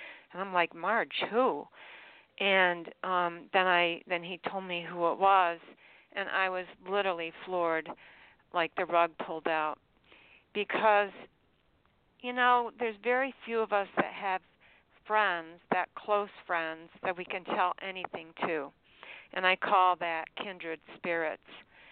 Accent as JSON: {"language": "English", "town": "Longview", "region": "Texas", "country": "United States", "tie": "born or raised there", "said": "she and I go way back to our teenage years, growing up in Longview, Texas, in high school together."}